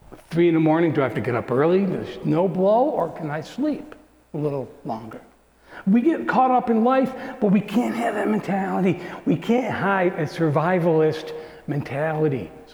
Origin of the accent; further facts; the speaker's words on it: Morrisville, United States; I remember I'm a young Christian. I'm at Morrisville. I'm from Morrisville.